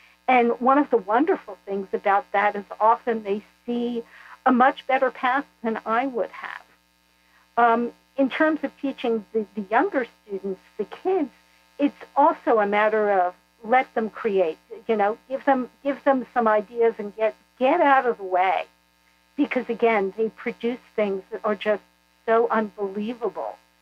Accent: United States; I believe that, you know, as American Jews, we all struggle with the whole issue of assimilation versus maintaining religious tradition.

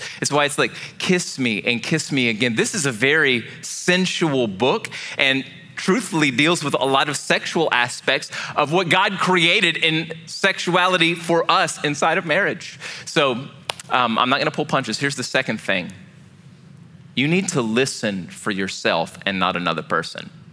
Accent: Louisiana, United States; And if you know anything growing up in Southwest Louisiana, you know this, that alcohol affects some people.

